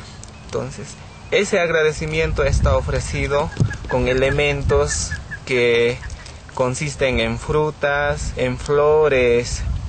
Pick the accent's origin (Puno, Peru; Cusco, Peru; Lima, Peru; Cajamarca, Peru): Puno, Peru; Ácora; soy uno de los habitantes de la región Puno. Yo provengo del distrito de Ácora, del centro poblado de Tunuhuaya.